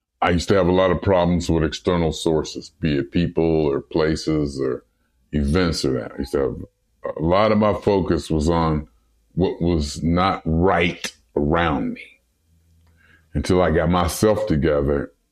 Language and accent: English; Youngstown, Ohio, United States; I'm from Youngstown. I love Youngstown.